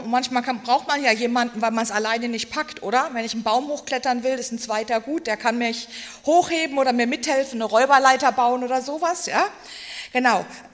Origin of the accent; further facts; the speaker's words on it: Neuburg an der Donau, Bavaria, Germany; habt ihr vielleicht schon vorhin das erste Mal gehört. Ich komme hier aus der Gemeinde, aus dem Bezirk Ingolstadt, Neuburg an der Donau.